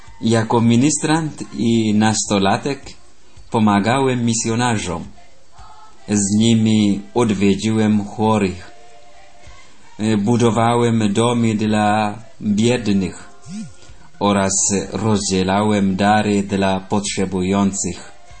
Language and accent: Polish; Hosanna, Central Ethiopia, Ethiopia; Polish is a second language; now in Poland; Pochodzę z Etiopii, z miasta Hosany, z parafii Świętej Terezy od Dzieciątka Jezus.